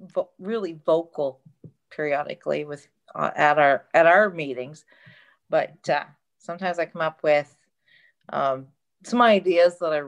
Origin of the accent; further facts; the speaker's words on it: Havelock, New Brunswick, Canada; I lived in Havelock, New Brunswick.